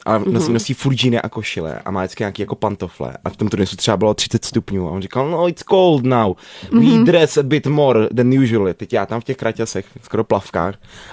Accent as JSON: {"language": "Czech", "region": "Prague", "country": "Czechia", "tie": "born there", "said": "já jsem rozený Čech, ale já jsem se narodil u Apolináře."}